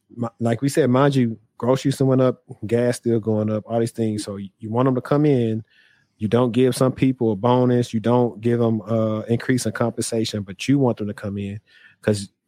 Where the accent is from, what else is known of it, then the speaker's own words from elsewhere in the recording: Shreveport, Louisiana, United States; if I was in my hometown of Shreveport, right?